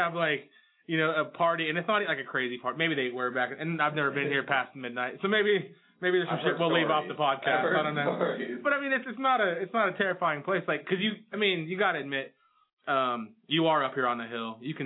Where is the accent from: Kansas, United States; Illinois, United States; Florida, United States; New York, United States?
Kansas, United States; because I'm from the sticks, too. I'm from Southwest Kansas